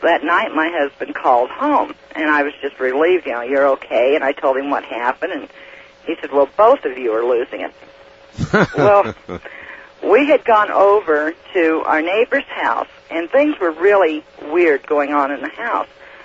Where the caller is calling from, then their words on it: Red Desert, Wyoming, United States; Red Desert, Wyoming, but my residence is in Oregon.